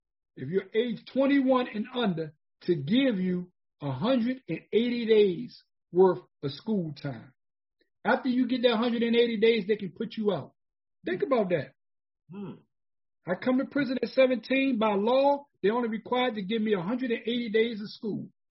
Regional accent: Washington, District of Columbia, United States; I was born and raised on Bennett Road in Southeast D.C. So when people asked me where I was from, you know, I would tell them

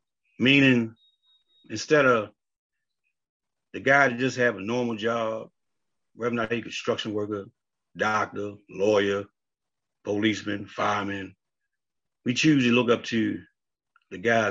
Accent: Baltimore, Maryland, United States; I'm from Baltimore City.

